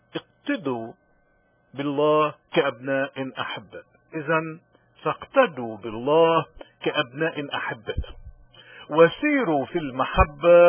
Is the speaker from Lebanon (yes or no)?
yes; Lebanon; نحن كلبنانيين اليوم مطلوب منا نشهد للحق